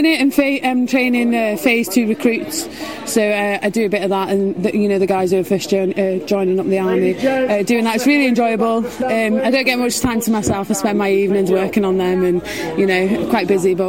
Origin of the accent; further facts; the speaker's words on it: St Helens, North West England, United Kingdom; I grew up in St Helens.